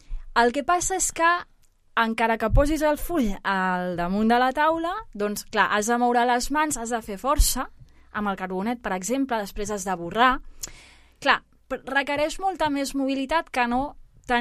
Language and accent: Catalan; Barcelona, Catalonia, Spain; born there; sóc una noia de 31 anys, vaig néixer a Barcelona